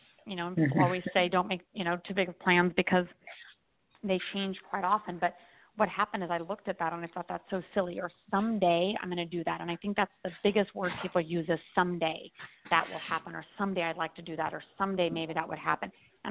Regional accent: Denver, Colorado, United States; now in Maui, United States; And then I did not leave Colorado again until I was 40 and then moved to Maui.

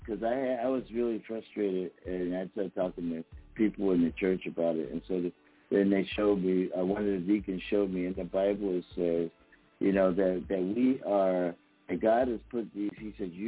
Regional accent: Philadelphia, Pennsylvania, United States; I'm a city boy. I'm from Philly, right?

